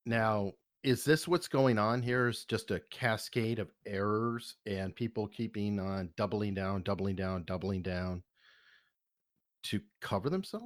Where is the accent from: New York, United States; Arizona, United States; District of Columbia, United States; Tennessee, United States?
Arizona, United States; But I can see that because I'm also from Arizona, and I think women are bit more equal there too.